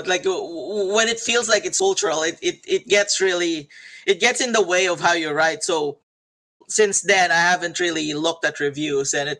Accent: Philippines; they see me say I'm, you know, I'm Filipino, and then they see the names that my characters have

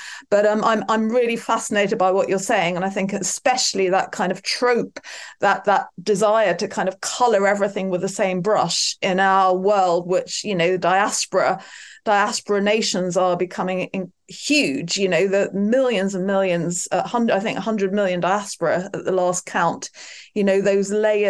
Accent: Germany; also born or lived in England; I'm part German. I was born in Germany. I found out in the late 90s that my grandfather was actually First Nation Canadian. You know, I've been brought up with feet in both Germany and England, and I'm bilingual. However, I sound posh

